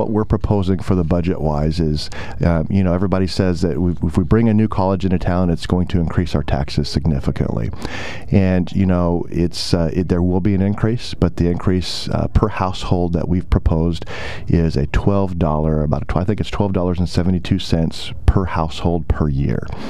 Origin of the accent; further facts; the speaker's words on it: Oklahoma, United States; obviously, I come from Oklahoma and I represent the nation's rural colleges and higher education in general in rural America.